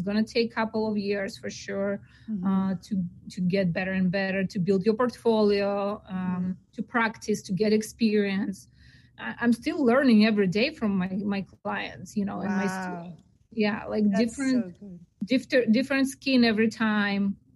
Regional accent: Belarus; moved away as an adult; also born or lived in Greece; now in United States; I moved from Belarus to Greece.

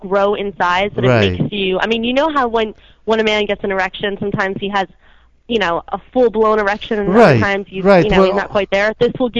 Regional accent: New Jersey, United States; now in Florida, United States; No, unfortunately, I'm from New Jersey.

